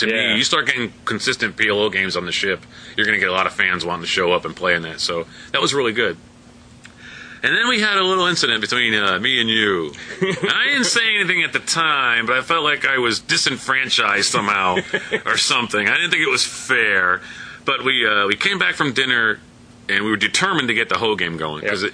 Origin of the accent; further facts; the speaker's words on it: Connecticut, United States; And I said, yeah, I'm from Connecticut.